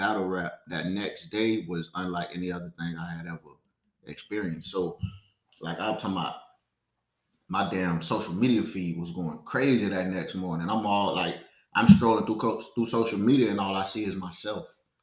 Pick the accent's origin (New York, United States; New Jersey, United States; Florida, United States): Florida, United States; Tampa; also born or lived in Chicago; I'm originally from Chicago, you know what I'm saying? But moved to Tampa when I was like 10, 11 years old. Goddamn. Been rocking out in Tampa since, you know what I mean? So I consider me a Tampa dude.